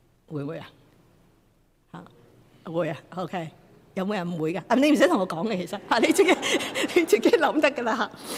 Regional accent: Guangdong, China; 我哋廣東人啦嚇

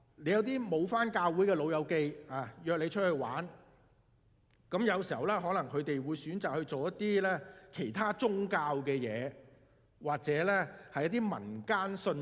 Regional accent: China; 咁你即係以前我哋中國人都會啦，係嘛？

